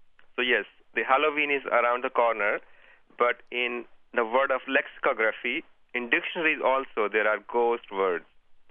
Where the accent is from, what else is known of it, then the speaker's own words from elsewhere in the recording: India; I'm originally from India